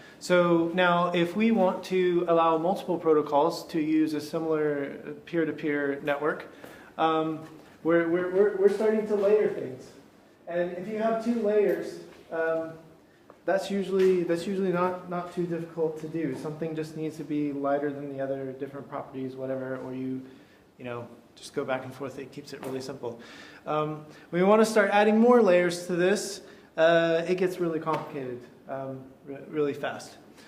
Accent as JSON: {"language": "English", "region": "Texas", "country": "United States", "tie": "born or raised there", "said": "I was born and raised in Texas, so the Yagni thing that Sven pointed out, we would say, y'all ain't gonna need that."}